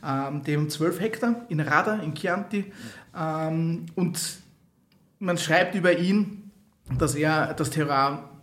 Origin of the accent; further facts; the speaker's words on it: Lower Austria, Austria; die Thermenregion, weil das ist meine Heimatregion